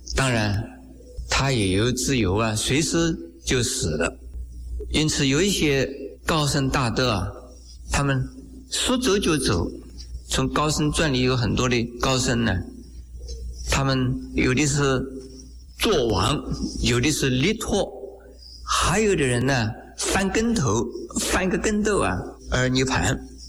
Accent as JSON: {"language": "Chinese", "country": "China", "said": "在我们中国人没有"}